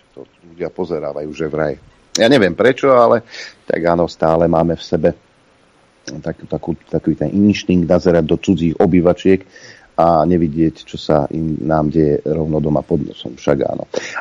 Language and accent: Slovak; Nitra, Nitra Region, Slovakia; Ja som jednoduchý chlapec z Klokočiny.